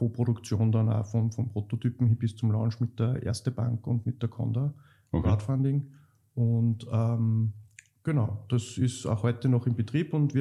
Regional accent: Linz, Upper Austria, Austria; ich bin damals dauernd zu Meetups nach Wien, ich bin aus Linz, nach Wien zu Meetups gefahren

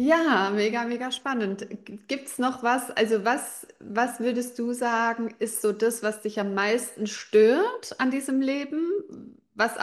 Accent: Baden-Württemberg, Germany; Bei uns im Schwabenland

